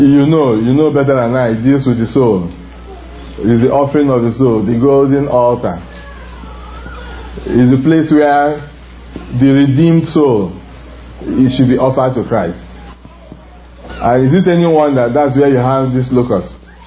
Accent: Nigeria; I come from Africa, I come from Nigeria

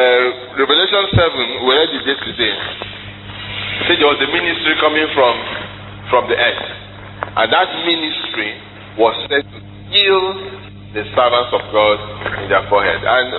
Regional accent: Nigeria; When I go out in the morning, I think I'm a Nigerian.

